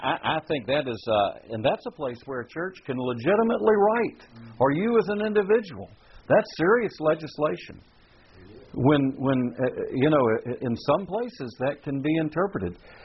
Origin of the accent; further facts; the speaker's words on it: United States; I'm an American. I have to confess it.